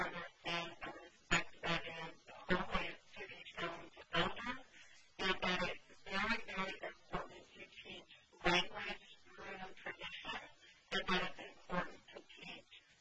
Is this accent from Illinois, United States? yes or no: no; Alaska, United States; Was very fortunate that I grew up here in Alaska in a couple of reservations, and we have tables also bilingual teachers.